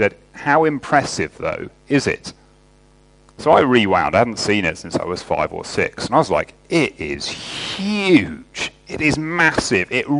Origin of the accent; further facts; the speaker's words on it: East of England, United Kingdom; Now, I've lived in the West Country since I was a student, but I grew up in Hertfordshire, just north of London, which meant that summer holidays, half terms and so on, were always regular trips into London to see the sights.